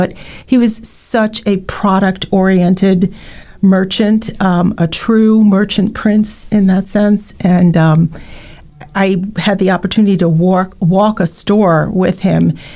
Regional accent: Long Island, New York, United States; I grew up on Long Island.

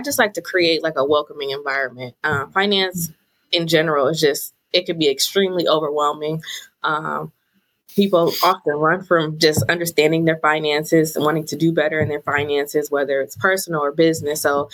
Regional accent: Youngstown, Ohio, United States; now in Columbus, United States; I'm from Youngstown, Ohio. So I started that career in Youngstown, and my husband ended up getting a job in Columbus. And so we moved to Columbus about nine years ago.

